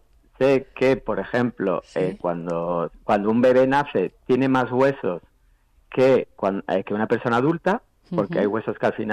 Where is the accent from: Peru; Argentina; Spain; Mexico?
Spain; Bilbao, Basque Country; now in Madrid, Spain; Soy de Bilbao, pero llevo ya tiempo aquí viviendo en Madrid.